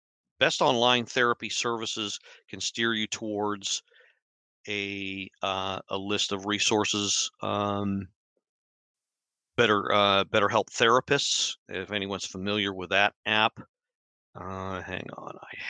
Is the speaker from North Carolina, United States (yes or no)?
no; Maryland, United States; so lest I forget my home state of Maryland, we also have resources.